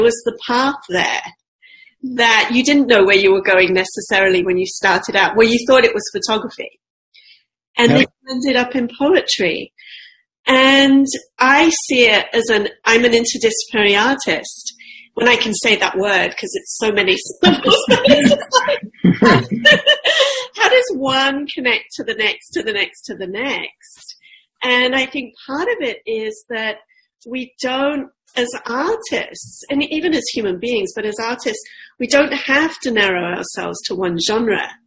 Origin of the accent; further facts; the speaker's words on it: London, United Kingdom; actually really close to where I grew up in London.